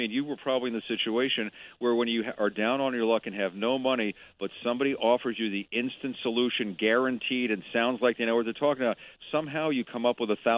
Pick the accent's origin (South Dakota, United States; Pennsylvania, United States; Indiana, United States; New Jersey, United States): Pennsylvania, United States; Philadelphia; I grew up in Philadelphia, so I grew up on Motown.